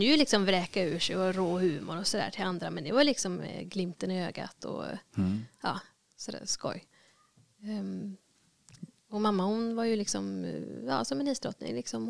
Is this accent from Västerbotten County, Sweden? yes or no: no; Brastad, Västra Götaland County, Sweden; also born or lived in Munkedal; Men vi uppväxte i Brasta sen vi var typ 6 år eller någonting.